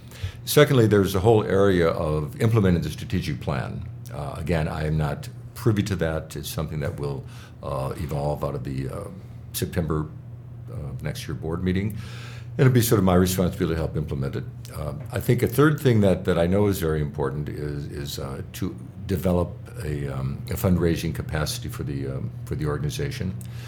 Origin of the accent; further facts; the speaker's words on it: Iowa, United States; Well, I'm born and bred in Iowa. I'm one of six children.